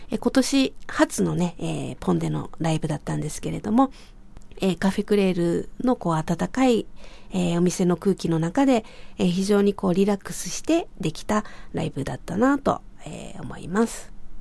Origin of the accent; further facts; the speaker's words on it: Kobe, Hyogo, Japan; 私のふるさとであります神戸ということで